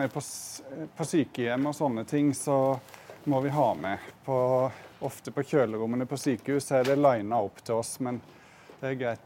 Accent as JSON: {"language": "Norwegian", "region": "Southern Norway", "country": "Norway", "said": "Hvis jeg hadde kjørt bårebil hjemme på Sørlandet"}